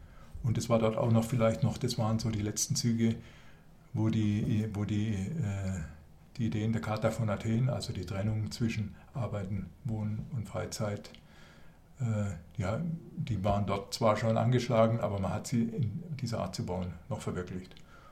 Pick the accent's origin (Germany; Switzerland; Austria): Germany; accent: Alemannic; habe mich für Freiburg entschieden, weil mein alemannischer Akzent hier akzeptiert ist und nicht zur Frage führt, wo kommst denn du her? Ne? Und ist nicht so weit zu meiner alten Mutter.